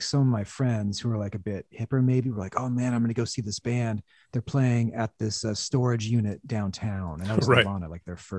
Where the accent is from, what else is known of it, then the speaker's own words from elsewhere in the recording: Olympia, Washington, United States; growing up in Olympia, which is an hour south of Seattle